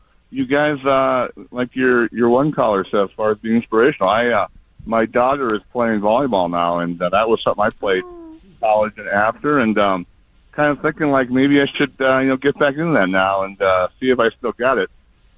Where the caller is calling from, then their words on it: Falcon Heights, Minnesota, United States; I'm in Falcon Heights, Minnesota.